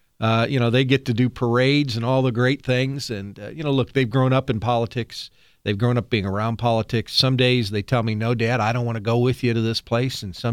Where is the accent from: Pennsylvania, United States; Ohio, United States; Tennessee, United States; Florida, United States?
Ohio, United States; Celina; I come from Salina, Ohio, in western Ohio.